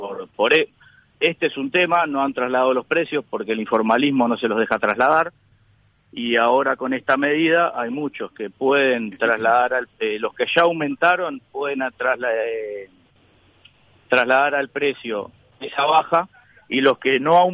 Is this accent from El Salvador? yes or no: no; Uruguay; así somos los uruguayos, ¿no?